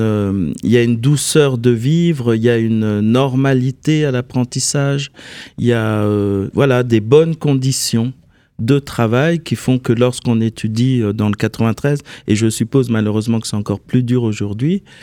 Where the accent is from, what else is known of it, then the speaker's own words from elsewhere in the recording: Clichy-sous-Bois, Île-de-France, France; also born or lived in Paris; Alors, je suis né à Paris. Je suis né à Paris dans le 13e. Et ensuite, mes parents sont allés habiter dans le 93 à Clichy-sous-Bois.